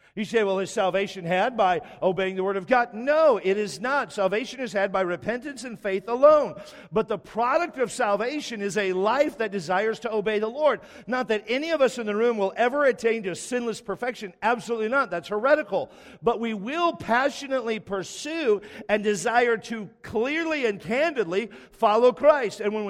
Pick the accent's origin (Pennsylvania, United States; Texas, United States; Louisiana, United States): Texas, United States; It's not like growing up in Texas. If you say certain phrases, you can say anything you want to people.